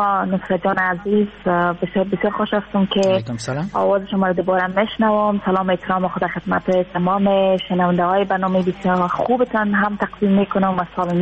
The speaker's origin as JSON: {"language": "Persian", "country": "Afghanistan", "said": "ما اگر چی دیر نشد از افغانستان آمدم، یک دو سه ماه میشه"}